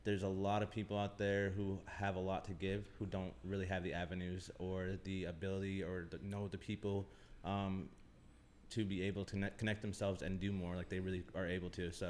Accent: Iowa, United States; So I'm from Iowa, just a little small town boy. I grew up in foster care, actually. So I moved around a lot.

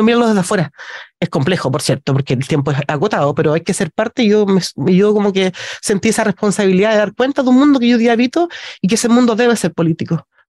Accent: Ancud, Los Lagos, Chile; now in Osorno, Chile; Soy de Chiloé, soy ancuditana, nací y criada en tierras chilotas, y hoy día ando por acá por Osorno, a este otro lado de la región, al lado norte.

